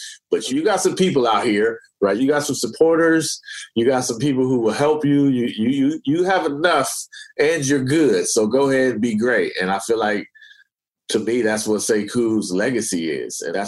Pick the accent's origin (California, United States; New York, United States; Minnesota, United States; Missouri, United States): California, United States; Oakland; I'm a kid from East Oakland. I went to a Black college.